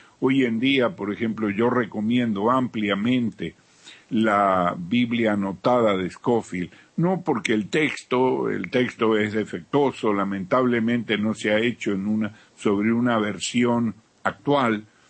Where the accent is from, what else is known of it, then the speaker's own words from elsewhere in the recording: Mar del Plata, Buenos Aires Province, Argentina; que es del mismo pueblo donde yo me crié, en Mar del Plata, de la misma ciudad